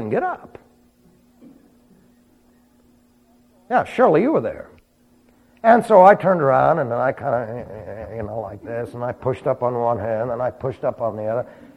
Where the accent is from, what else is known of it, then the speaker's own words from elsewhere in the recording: New York, United States; Remember, I was from New York. I was a damn Yankee.